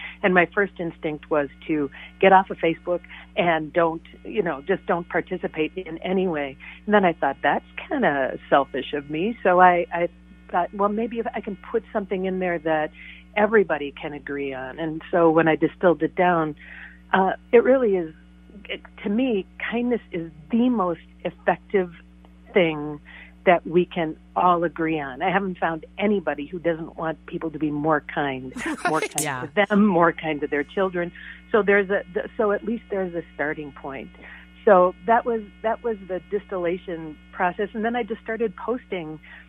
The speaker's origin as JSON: {"language": "English", "town": "Cambridge", "region": "Minnesota", "country": "United States", "said": "And by the way, we were both from Cambridge, basically."}